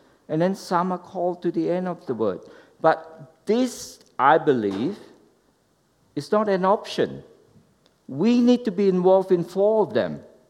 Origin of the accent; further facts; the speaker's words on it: Indonesia; So I'm saying I'm coming from Indonesia.